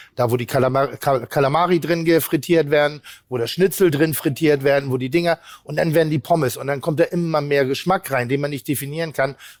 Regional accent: Greece; now in Germany; Ich wiederhole, ich bin Grieche.

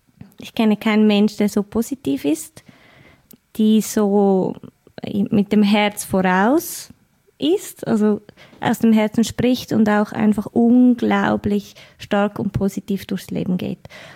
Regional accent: Glarus, Switzerland; now in Zurich, Switzerland; Also ich lebe seit 13 Jahren erst in Zürich. Ich komme ursprünglich aus dem Glarnerland. Also ich kenne Land und Stadt.

